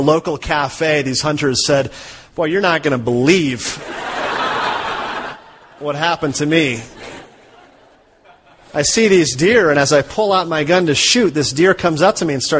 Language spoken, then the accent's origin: English; Minnesota, United States; born or raised there